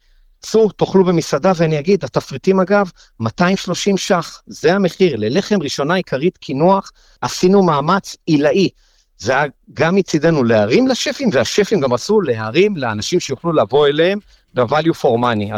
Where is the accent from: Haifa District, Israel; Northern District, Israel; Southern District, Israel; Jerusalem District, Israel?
Jerusalem District, Israel; Jerusalem; now in Tel Aviv, Israel; אני גם גר בתל אביב, כירושלמי במקור